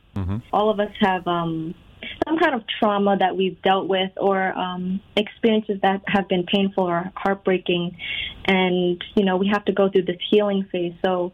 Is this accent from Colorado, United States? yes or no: no; Spring Valley, New York, United States; I grew up in Spring Valley, New York, my whole life. So I grew up listening to a lot of R&B and hip-hop, so it's very different.